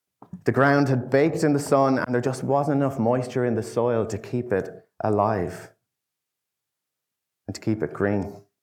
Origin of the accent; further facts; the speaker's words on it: Ireland; It gave me some validation as an Irishman.